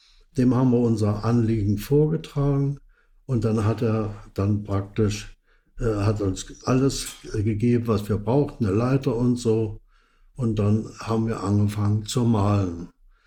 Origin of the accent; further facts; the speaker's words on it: Dresden, Saxony, Germany; also born or lived in Berlin; Anschließend war ich in Dresden